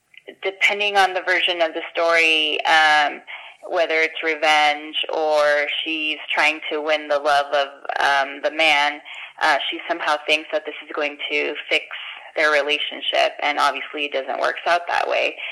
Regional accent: Eagle Pass, Texas, United States; I grew up in Eagle Pass, Texas, which is on the border of Texas, right by the Rio Grande River.

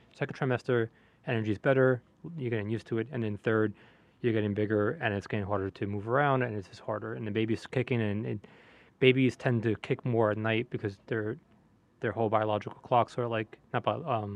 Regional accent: New York, United States; And I think growing up in New York, it's not like everyone's like, oh, a deep dish in Chicago or New York, like slice.

